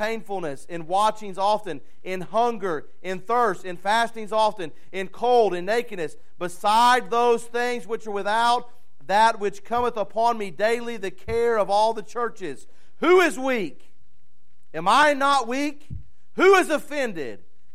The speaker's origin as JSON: {"language": "English", "region": "South Carolina", "country": "United States", "lives_now": "Alabama, United States", "said": "I know I live in Alabama. I know where I'm at. Oh, boy. That's not good. Seminole. We're from South Carolina."}